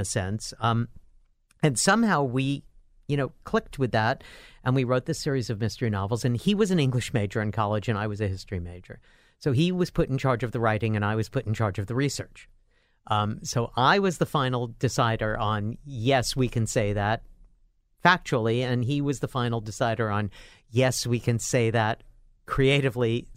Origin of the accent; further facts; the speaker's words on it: New York City, New York, United States; I used to joke that I grew up in Madison Square Garden, Yankee Stadium, the Polo Grounds, and later Shea Stadium.